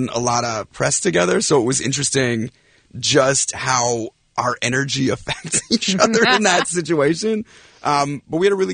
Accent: Philadelphia, Pennsylvania, United States; growing up in Philadelphia as a kid that really wanted to move out to LA and you know dreamed of being successful as an actor

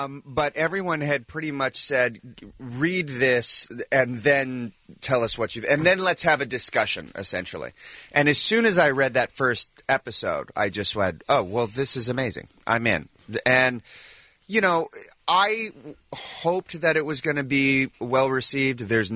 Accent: Sacramento, California, United States; Yeah, so I grew up in Sacramento where Tower was founded

